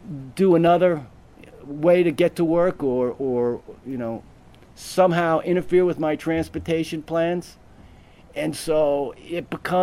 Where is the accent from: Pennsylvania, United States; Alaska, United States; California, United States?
California, United States; First of all, yes, I'm from California, and it's a wonderful place